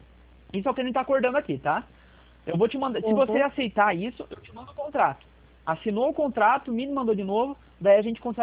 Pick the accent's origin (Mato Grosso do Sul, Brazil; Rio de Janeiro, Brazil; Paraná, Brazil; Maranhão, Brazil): Paraná, Brazil; Curitiba; como eu sou aqui de Curitiba